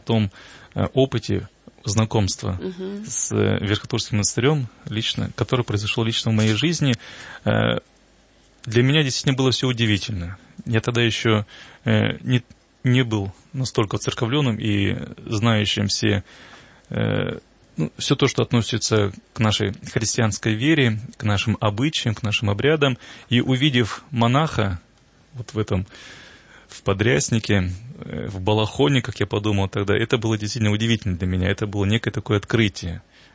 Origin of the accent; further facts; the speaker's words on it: Sverdlovsk Oblast, Russia; born there; мне приятно говорить о том месте, где я родился в Свердловской области.